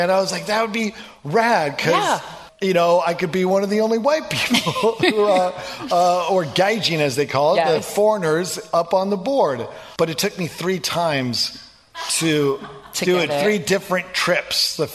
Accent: Oregon, United States; also born or lived in Los Angeles, United States; I grew up in Oregon, and I wanted to be back. I love the Pacific Northwest.

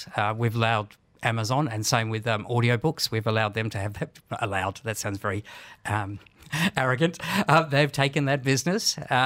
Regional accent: Australia; accent: Australian; my Australian accent and slight Kiwi accent

